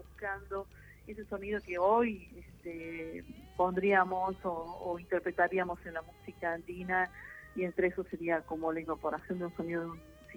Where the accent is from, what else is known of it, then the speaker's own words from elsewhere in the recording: Jujuy, Argentina; Cara en la quebrada de Humahuaca.